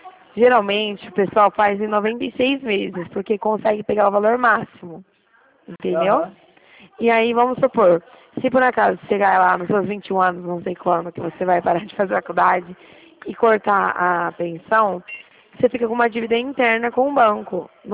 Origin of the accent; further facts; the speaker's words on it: Dracena, São Paulo, Brazil; Eu sou de Dracena, não sei se você conhece aqui.